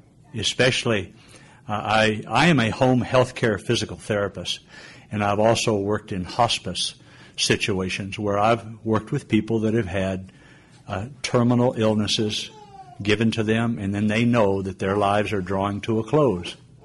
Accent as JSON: {"language": "English", "country": "United States", "tie": "born or raised there", "said": "But I was born and raised in America, and how fortunate I have been."}